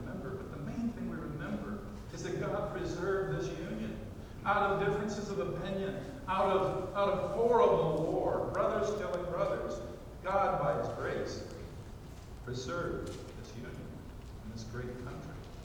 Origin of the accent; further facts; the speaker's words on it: Louisiana, United States; It's funny, I grew up in the South and down in the South. I was born in Louisiana. Grew up down there